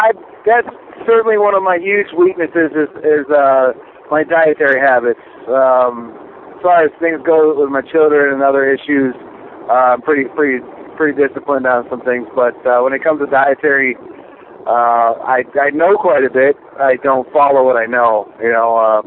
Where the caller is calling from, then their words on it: Ohio, United States